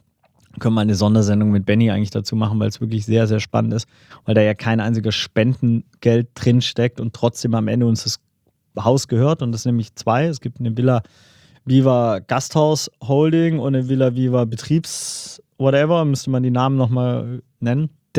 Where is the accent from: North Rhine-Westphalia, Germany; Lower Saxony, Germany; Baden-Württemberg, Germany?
Baden-Württemberg, Germany; Ich habe so als Schwabe das Problem